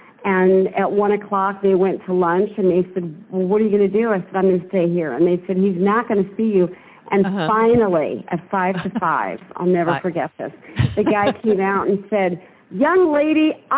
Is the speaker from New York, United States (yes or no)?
yes; Yonkers, New York, United States; I was born in Yonkers, New York, and I was actually born to a rather poor family